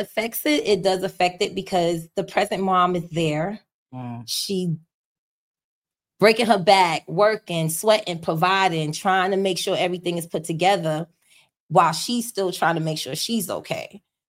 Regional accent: New York, United States; And then I'm from New York. So, you know, it was really, really big.

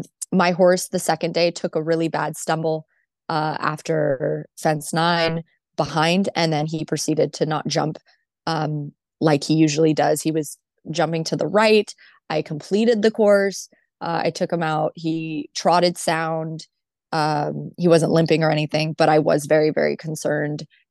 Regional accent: Los Angeles, California, United States; So, and it's in my hometown in Los Angeles.

